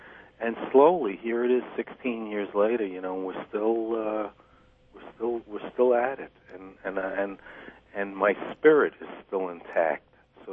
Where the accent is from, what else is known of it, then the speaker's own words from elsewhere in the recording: Brooklyn, New York, United States; And I grew up in Brooklyn, and I really understood what that was.